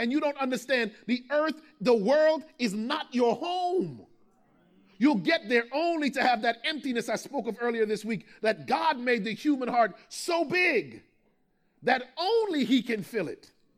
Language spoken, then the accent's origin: English; Jamaica; we're Jamaican, so he came out with a machete.